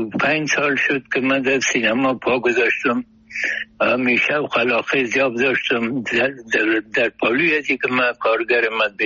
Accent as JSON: {"language": "Persian", "region": "Kabul", "country": "Afghanistan", "said": "44 هستم. دیگه تا بالم دمی شهر خرابات دمی شهر کونی کابل ولایتم هست، مدبوط نایی اول دمی کوچی خرابات بین هنرمند ها تبلو شده."}